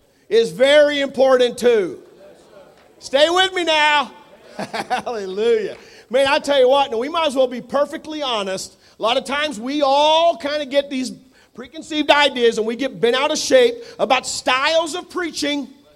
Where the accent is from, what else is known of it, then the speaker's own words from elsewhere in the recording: Illinois, United States; also born or lived in Pennsylvania / Missouri / Oklahoma; I grew up in Illinois. I've lived in Pennsylvania, Missouri.